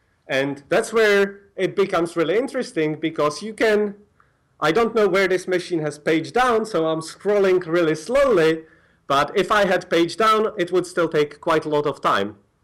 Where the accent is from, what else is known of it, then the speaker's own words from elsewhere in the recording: Czechia; So I'm from Czech Republic